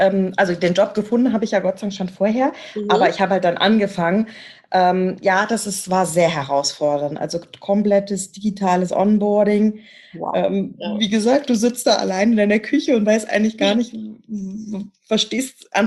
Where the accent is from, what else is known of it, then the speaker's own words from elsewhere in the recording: Koblenz, Rhineland-Palatinate, Germany; born there; moved away as an adult; now in Munich, Germany; ich bin zwar schon sehr, sehr lange in München, also seit 1994, bin gleich nach dem Abi nach München gegangen. Ich bin geboren in Koblenz